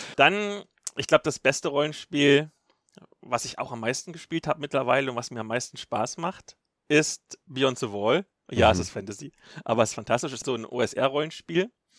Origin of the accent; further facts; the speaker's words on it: East Germany, Germany; Sowohl im tiefsten Osten, wo ich herkomme, als auch hier im gelobten Land Franken.